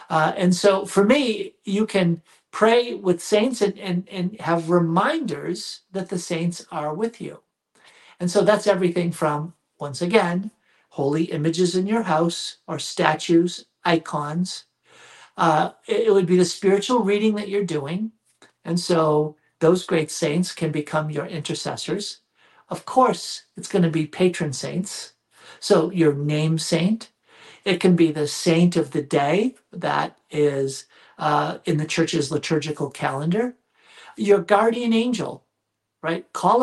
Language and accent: English; Massachusetts, United States; So growing up outside of Boston, we would go to Our Lady of La Salette Shrine. And it was, I don't know, 45 minutes away.